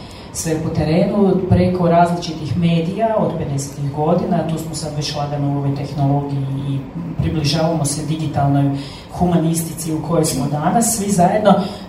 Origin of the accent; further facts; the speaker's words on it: Slavonia, Croatia; ja sam Slavonka